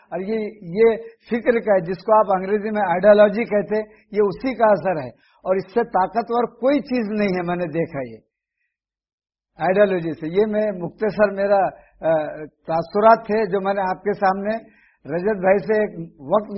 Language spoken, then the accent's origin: Urdu; Pune, Maharashtra, India; اور میرا تعلق پونا سے ہے اور میں بمبئی ٹیم کا ایک حصہ ہوں.